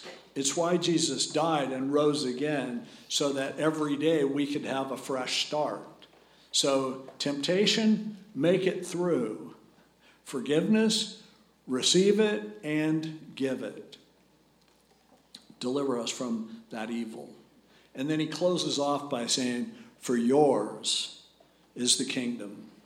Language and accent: English; United States; And I'm an American and I'll vote.